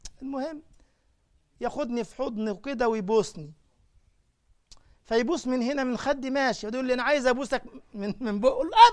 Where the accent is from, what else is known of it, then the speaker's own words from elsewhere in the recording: Giza, Giza Governorate, Egypt; أنا كان عندي حوالي 17 سنة وكنت إمام لمسجد عندنا في الجيزة اسمه عمر بن الخطاب.